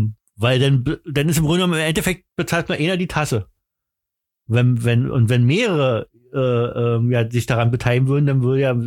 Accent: Berlin, Germany; Ich bin richtiger Berliner, Alter.

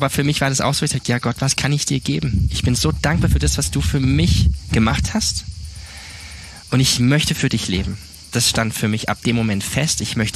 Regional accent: Baden-Württemberg, Germany; Ich bin aufgewachsen in Süddeutschland, Südbaden. Eins von 4 Kindern meiner Eltern.

